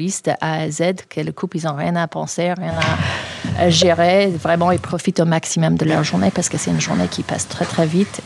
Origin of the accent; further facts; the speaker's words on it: United States; French is a second language; now in France; moi je suis américaine